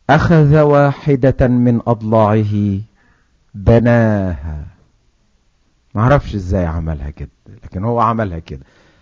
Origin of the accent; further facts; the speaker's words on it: Egypt; عندنا في مصر يهمهم قوي يشوفوا ده مصنوع فين